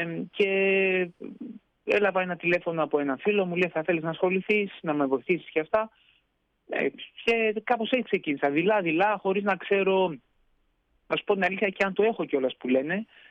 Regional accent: Athens, Attica, Greece; moved away as an adult; also born or lived in Kavala; now in England, United Kingdom; στην Αθήνα μαθητής ήμουν στην ουσία.

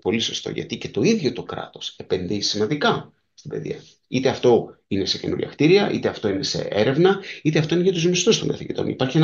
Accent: Greece; Ως Έλληνας που μεγάλωσα, εκπαιδεύτηκα, πήρα πτυχίο στο Πανεπιστήμιο Κρήτης, στο τμήμα Χημεία στην Ελλάδα

